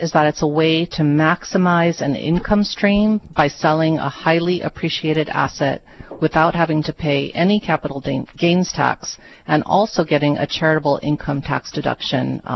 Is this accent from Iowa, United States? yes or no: no; Hawaii, United States; I was born and raised in Hawaii. I've been in Hawaii for my entire life except for college and law school.